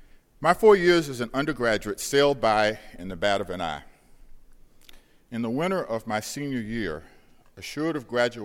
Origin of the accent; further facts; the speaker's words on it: Charlotte, North Carolina, United States; David Lawrence, then editor of the Charlotte Observer, offered me a job as a night police reporter on my hometown newspaper.